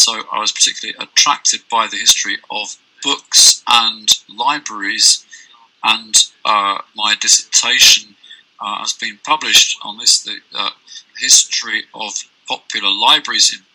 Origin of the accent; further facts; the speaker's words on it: Quebec, Canada; So I'm Canadian, white, Quebecois.